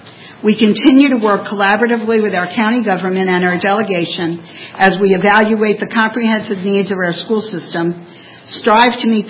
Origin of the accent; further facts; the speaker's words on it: New York, United States; I'm a New Yorker.